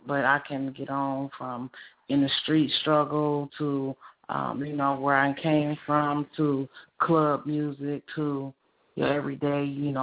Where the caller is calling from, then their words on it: Cincinnati, Ohio, United States; I'm calling from Cincinnati, Ohio, 513, where I reside.